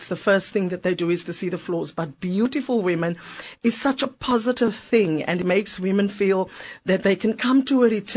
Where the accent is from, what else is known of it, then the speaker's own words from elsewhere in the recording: Bonteheuwel, Western Cape, South Africa; born there; I was born in Bonthevelde, one of seven children. I was then